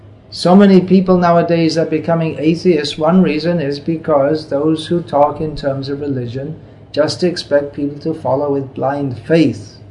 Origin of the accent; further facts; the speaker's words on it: England, United Kingdom; I was a kid growing up in England, that I was taught that, well, if you don't believe this religion that I was raised in, then you go to hell forever.